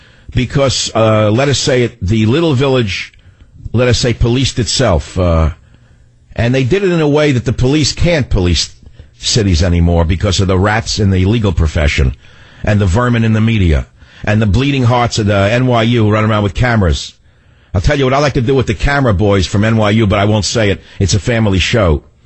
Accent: New York City, New York, United States; Vivian, you know, when I grew up in New York City, it was well known

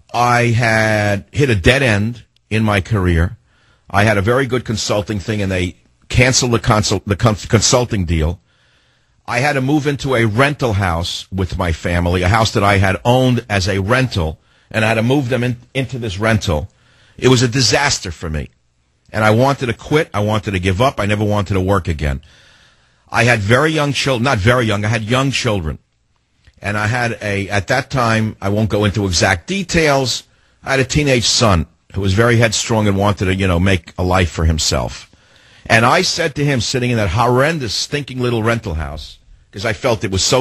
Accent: San Francisco, California, United States; Joe in my hometown of San Francisco on KSFO.

